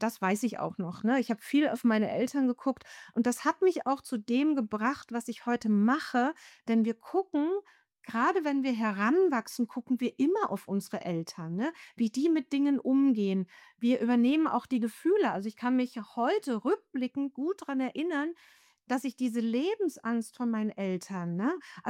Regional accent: Lutherstadt Wittenberg, Saxony-Anhalt, Germany; born there; auf die 50 zu. Zumindest im nächsten Jahr ist es dann soweit. Geboren bin ich tatsächlich in Lutherstadt Wittenberg, wo der gute Luther seine Thesen an die Wand geschlagen hat.

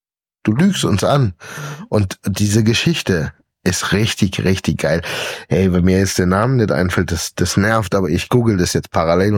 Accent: Germany; also born or lived in France; Als Deutscher.

